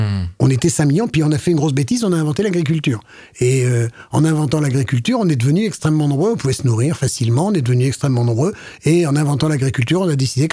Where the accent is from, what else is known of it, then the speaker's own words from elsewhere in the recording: France; Mais les causes chez nous, en France, on le sait bien